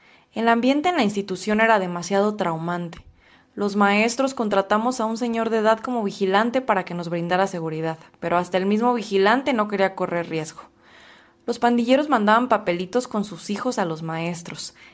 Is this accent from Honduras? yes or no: yes; Honduras; moved away as an adult; now in Mexico; Ahorita que estamos acá en México, ella está ya tranquila. Lo más lamentable es la salida de allá para acá. Esa es otra historia que uno vive. Cuando salimos de Honduras